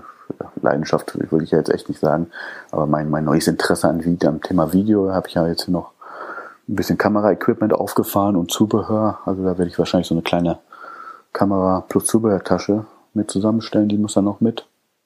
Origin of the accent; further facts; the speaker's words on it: Dortmund, North Rhine-Westphalia, Germany; born there; Deswegen bin ich am Ende des Tages auch in Dortmund hängen geblieben. Also ich bin auch gebürtiger Dortmunder, wohne auch immer noch in Dortmund.